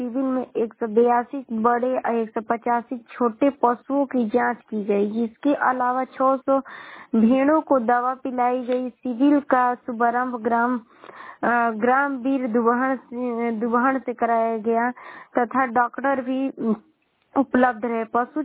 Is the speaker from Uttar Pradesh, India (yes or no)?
yes; Ballia, Uttar Pradesh, India; और मैं बलिया की निवासी हूँ।